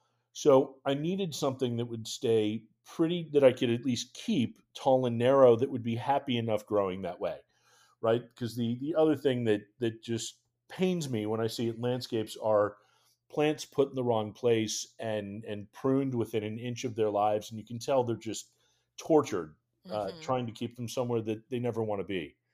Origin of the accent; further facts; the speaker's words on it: New England, United States; So growing up in New England, I am definitely partial to cranberries.